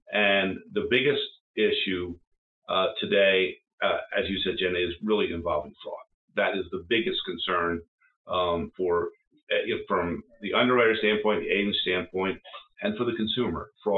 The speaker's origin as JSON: {"language": "English", "town": "Philadelphia", "region": "Pennsylvania", "country": "United States", "tie": "born or raised there", "said": "I grew up in Philadelphia."}